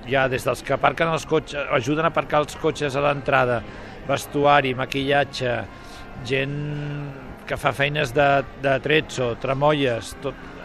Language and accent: Catalan; Barcelona, Catalonia, Spain; born there; Jo sóc nascut a Barcelona, vaig treballar a Esparreguera un temps i viure allà, em vaig aficionar a la passió i ara torno a viure a Barcelona